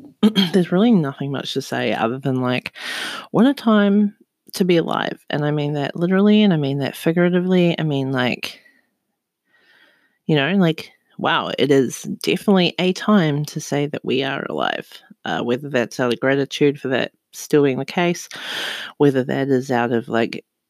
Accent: New Zealand; now in Sunshine Coast, Australia; I live in Australia. I'm from New Zealand.

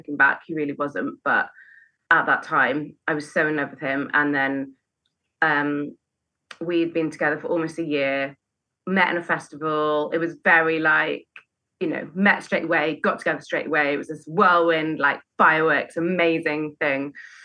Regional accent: Wales, United Kingdom; also born or lived in London; I'm from Pembrokeshire in West Wales, where I now live, but I was living in London at the time.

